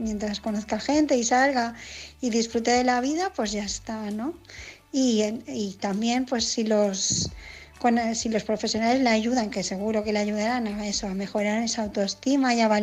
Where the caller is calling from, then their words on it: Barcelona, Catalonia, Spain; de Barcelona